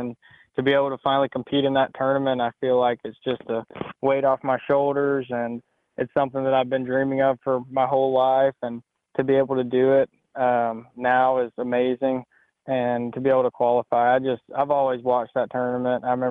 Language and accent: English; Alabama, United States; No, but honestly, the tournament at La Crosse, it really reminded me of growing up on the Coosa River.